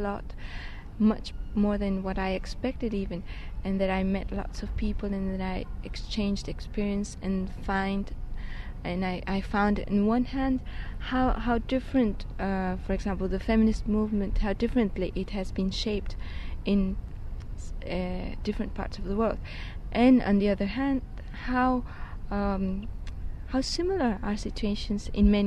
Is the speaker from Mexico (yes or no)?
yes; Mexico; I come from Mexico